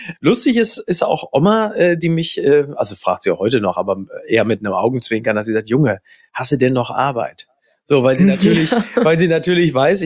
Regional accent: Castrop-Rauxel, North Rhine-Westphalia, Germany; in meiner Heimatstadt Castrop-Rauxel

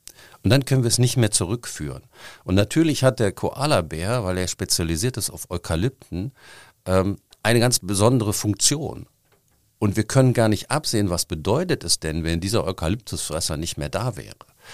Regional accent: Duisburg, North Rhine-Westphalia, Germany; now in Cologne, Germany; ich komme ja nicht aus Köln, ich hätte fast gesagt leider, also ich komme aus Duisburg, also auch am Rhein.

